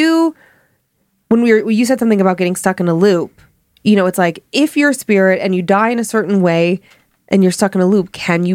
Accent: Providence, Rhode Island, United States; My story takes place about 20 years ago in Lancaster, New Hampshire. I'm from Providence, Rhode Island

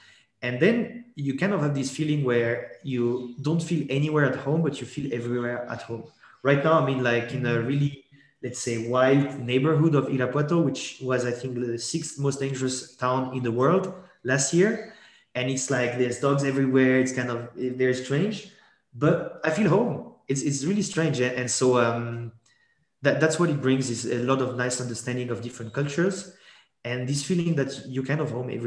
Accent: Geneva, Switzerland; born there; first language French; English is a second language; So French is my mother tongue because I was actually born in Geneva, but my parents are French from the south of France. So French was my mother tongue.

